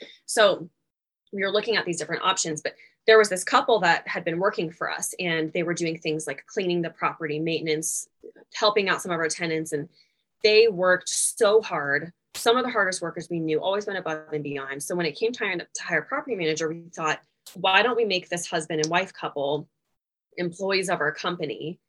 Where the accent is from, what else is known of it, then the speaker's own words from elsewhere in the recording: Louisville, Kentucky, United States; I'm from Louisville, Kentucky, though, which normally people from Louisville don't have an accent. It's more Eastern Kentucky, but I'm relieved to know that I don't have a, you know, a hick Kentucky accent.